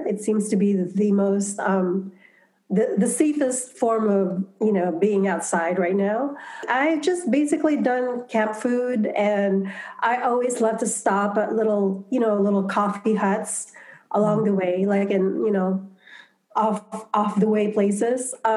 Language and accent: English; Philippines; now in United States; I grew up in the Philippines, and I never see these snacks unless I'm in the Philippines